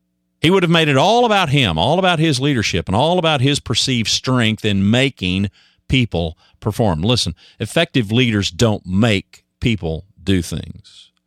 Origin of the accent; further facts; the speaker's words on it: Dallas, Texas, United States; I'm from Dallas, Fort Worth, Texas. … I'm coming to you from inside